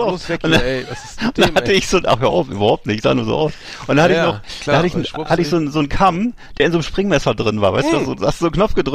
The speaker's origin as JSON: {"language": "German", "town": "Bremerhaven", "region": "Bremen", "country": "Germany", "tie": "born or raised there", "said": "am coolsten waren das eben bei uns in Bremerhaven die Nike-Tennissocken von, die gab es in Wally's Nike Corner. Das war so der offizielle Nike-Store in meiner Heimatstadt"}